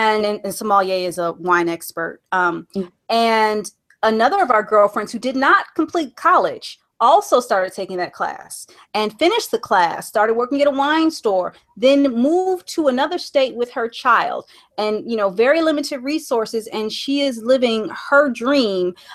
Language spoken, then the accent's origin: English; Midwest, United States; because I'm from the Midwest. We have guns, law-abiding citizens.